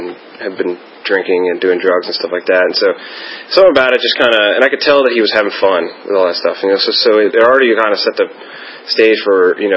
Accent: McLean, Virginia, United States; But I grew up in McLean. I mean, I lived a few different places when I was real young, but most of my life was spent living in McLean, Virginia

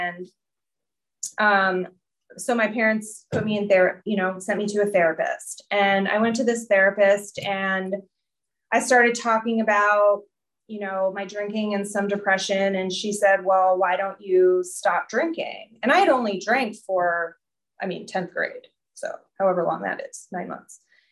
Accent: Potomac, Maryland, United States; I grew up in Maryland. I grew up in Potomac, Maryland, and I have a wonderful family.

